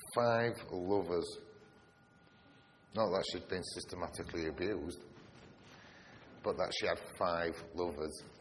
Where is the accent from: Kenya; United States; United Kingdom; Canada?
United Kingdom; Bradford, Yorkshire and the Humber; As I said, I'm from Bradford. If anybody doesn't know Bradford, it's the fifth or sixth largest city in the UK.